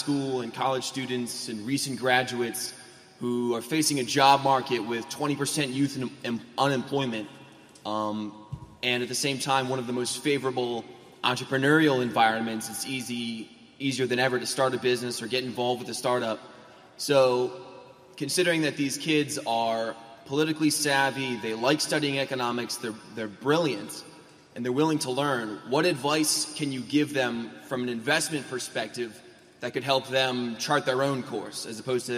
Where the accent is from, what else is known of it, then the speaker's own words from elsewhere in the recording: Arlington, Virginia, United States; I'm an entrepreneur from Arlington, Virginia.